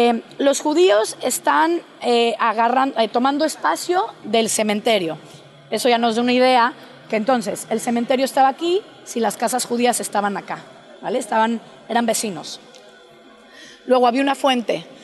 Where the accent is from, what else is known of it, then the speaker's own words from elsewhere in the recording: Mexico; también en la comunidad de donde vengo de México